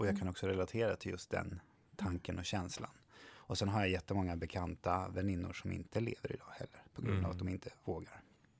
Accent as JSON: {"language": "Swedish", "town": "Stockholm", "region": "Stockholm County", "country": "Sweden", "said": "Jag är från Stockholm."}